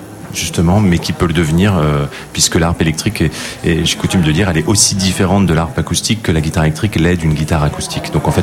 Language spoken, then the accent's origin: French; Brittany, France; on est finalement un peu à l'image de ce que sont les musiciens on va dire de Bretagne, puisqu'on vient de Bretagne